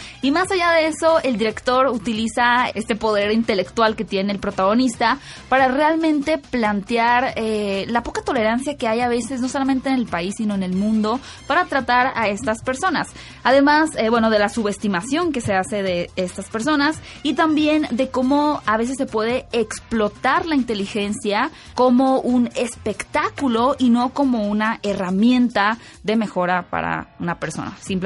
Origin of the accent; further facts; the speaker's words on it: Sonora, Mexico; los protagonistas son de Sonora, mi tierra natal.